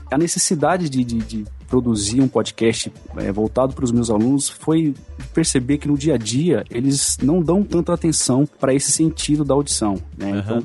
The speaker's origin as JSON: {"language": "Portuguese", "town": "Maringá", "region": "Paraná", "country": "Brazil", "said": "Bom, eu sou de Maringá, no Paraná, né, interior aqui do Paraná, terceira cidade do Paraná em população."}